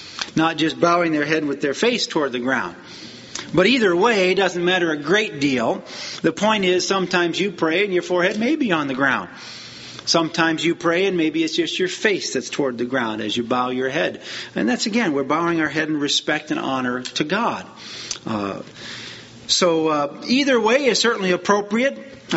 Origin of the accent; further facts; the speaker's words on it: Wisconsin, United States; Where I grew up in Wisconsin, it was Amen.